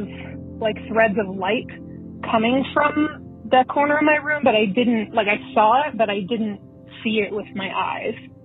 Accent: Denver, Colorado, United States; I am from Denver, Colorado.

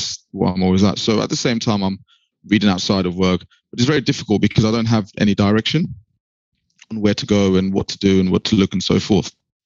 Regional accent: East of England, United Kingdom; I was from Essex.

